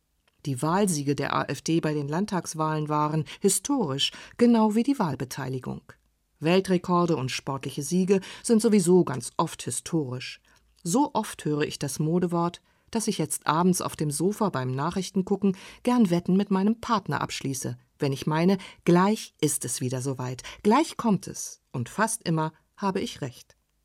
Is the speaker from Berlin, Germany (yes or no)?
yes; Berlin, Germany; Als Berliner Kind denke ich bei historisch aber doch eher an Ereignisse wie Mauerbau und Mauerfall